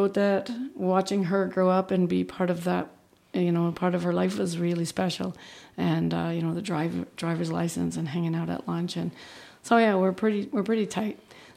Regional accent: Ireland; I do, being Irish, I'm drawn to the melancholy and this.

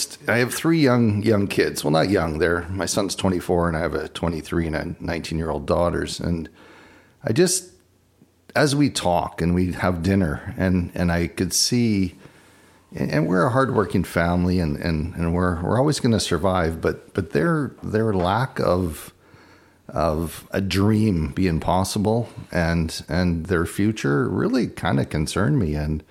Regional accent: Enderby, British Columbia, Canada; also born or lived in Regina / Calgary; I was born in Regina, only lived there for a year. And then my dad ran a group of bakeries in Calgary, but he always wanted his own bakery. So in 1975, we moved to Enderby

